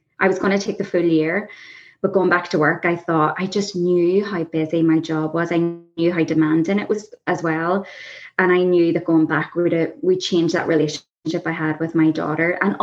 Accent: Belfast, Northern Ireland, United Kingdom; I was born and bred in Belfast and actually I went to university in Belfast. I got married in Belfast.

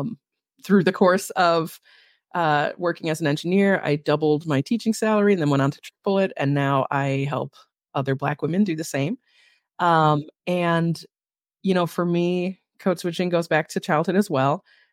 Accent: Chicago, Illinois, United States; accent: Chicago; So I told him a story in my Chicago accent and he did not know the word I said.

